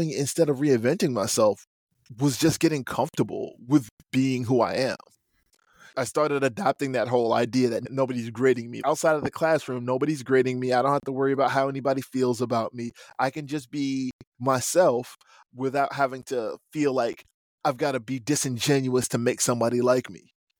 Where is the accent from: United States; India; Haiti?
United States; New Jersey; also born or lived in Brooklyn; But I'm a Jersey boy.